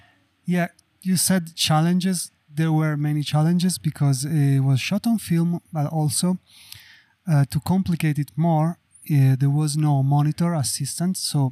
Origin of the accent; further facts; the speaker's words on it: Sardinia, Italy; now in Turin, Italy; I'm from Sardinia, which is an island in the Mediterranean Sea, but I live in Torino. I'm based in Torino, which is in the northwest